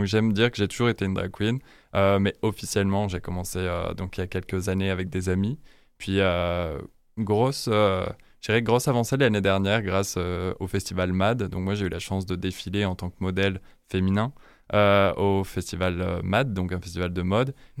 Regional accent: France; je suis français, mais aussi portugais.

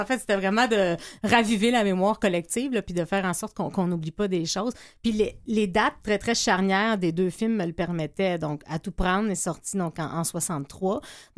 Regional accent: Montreal, Quebec, Canada; C'est le Montréal où ma grand-mère a grandi, où ma mère a grandi. Donc, je suis montréalaise d'origine aussi.

